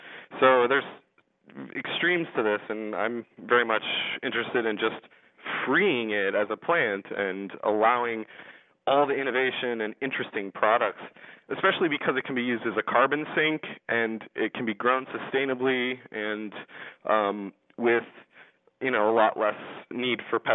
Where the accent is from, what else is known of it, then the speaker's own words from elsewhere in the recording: Washington, United States; Colorado, as people know, is just like my home state of Washington State